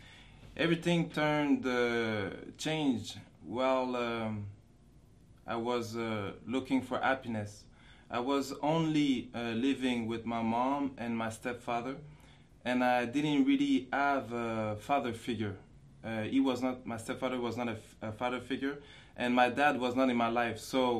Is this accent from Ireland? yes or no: no; Montreal, Quebec, Canada; father is from Haiti, and my mother is from Switzerland, and I'm Muslim 2 years now. I was born in Montreal, and I grew up in Montreal.